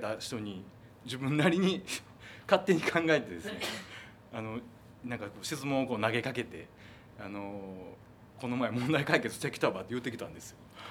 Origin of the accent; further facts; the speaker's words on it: Osaka, Japan; あの出身は大阪なんですけど